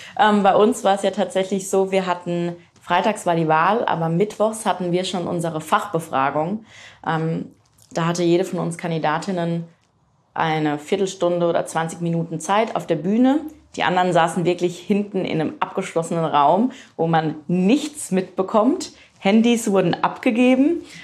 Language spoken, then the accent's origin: German; Rödersheim, Rhineland-Palatinate, Germany; also born or lived in Frankenthal; Genau, aber wohne schon immer in Rödersheim, also auch hier direkt um die Ecke. Also Pelzermädel durch und durch.